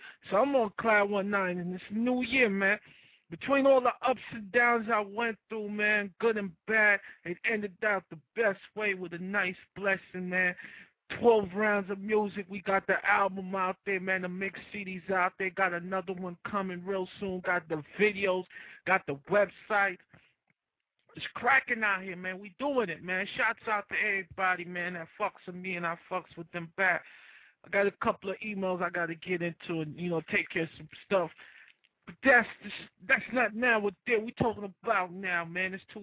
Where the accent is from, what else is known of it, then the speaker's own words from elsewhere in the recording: Kingston, Jamaica; I'm from Kingston, home of the original Road Boys, them, you know what I'm saying? The Rastas and all of that.